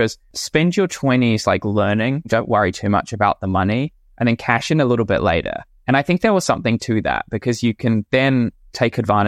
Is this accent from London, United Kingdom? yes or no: yes; London, United Kingdom; born there; So born central London